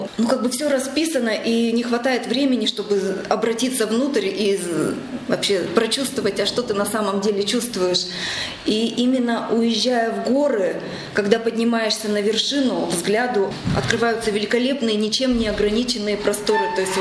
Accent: Chelyabinsk, Chelyabinsk Oblast, Russia; Так как я из Челябинска, я живу в городе

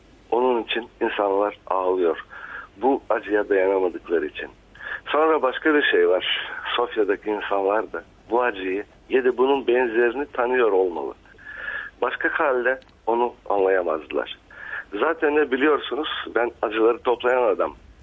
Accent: Deliorman, Bulgaria; Bizi ne Türkler kabul ediyor ne Bulgarlar. Onun için tekrarlıyorum. Biz deli ormanlıyız. Biraz da delilik kanımızda.

